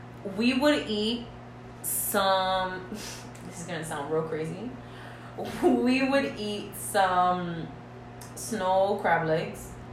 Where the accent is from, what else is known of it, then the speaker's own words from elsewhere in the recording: New York City, New York, United States; I grew up in Harlem.